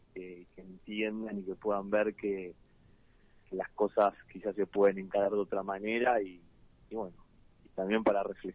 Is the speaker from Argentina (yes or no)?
yes; Ushuaia, Tierra del Fuego, Argentina; fueguino, soy de Ushuaia, sí.